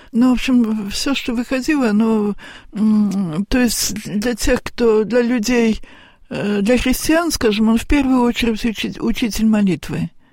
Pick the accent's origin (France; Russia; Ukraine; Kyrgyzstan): France; Paris, Île-de-France; я сама выросла в Париже, в том же самом храме, кстати, где Владыка воцерковился.